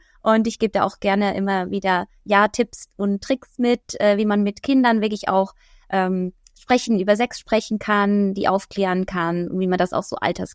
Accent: Basel, Basel-Stadt, Switzerland; ich komme aus Basel, aus der Schweiz

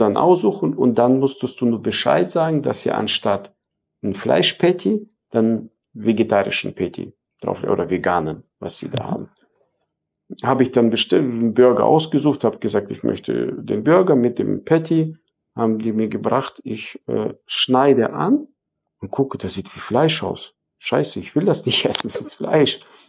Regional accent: Emden, Lower Saxony, Germany; Aber für mich war Weihnachtsmarkt so, keine Ahnung, dieselben Buden wie bei uns in Emden.

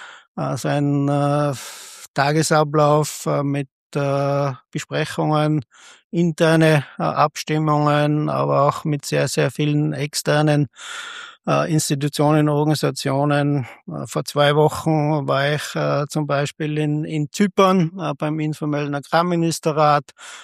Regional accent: Tyrol, Austria; Ich komme aus dem Zillertal in Tirol, bin auf einem Bergbauernbetrieb aufgewachsen, auf dem elterlichen Betrieb, ein klassischer Betrieb im Grünlandgebiet, im Berggebiet, Milchkühe, Direktvermarktung, eigene Alm und auch Urlaub am Bauernhof.

